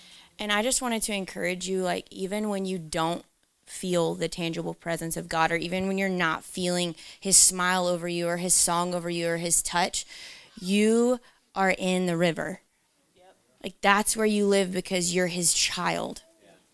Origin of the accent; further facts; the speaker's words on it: Tennessee, United States; moved away; I'm from Tennessee and our trees look like broccoli.